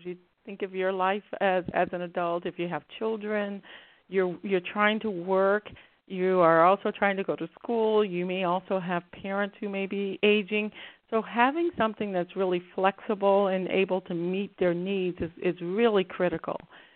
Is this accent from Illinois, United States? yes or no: no; Birmingham, Alabama, United States; I grew up in Birmingham, Alabama, and my parents migrated from southern Alabama to Birmingham